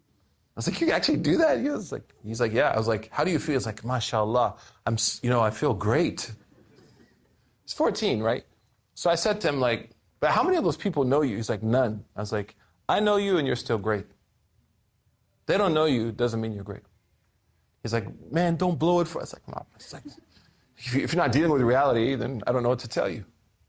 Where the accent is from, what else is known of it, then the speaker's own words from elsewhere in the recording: Oklahoma, United States; I'm from Oklahoma, like, we don't even speak English, like, let alone like memorize this holy book.